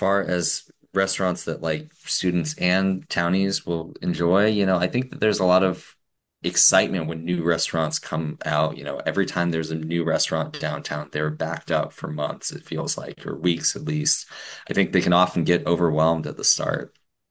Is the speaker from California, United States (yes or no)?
yes; Davis, California, United States; I mean, well, it's changed a lot since I was growing up in Davis and the 2000s, I guess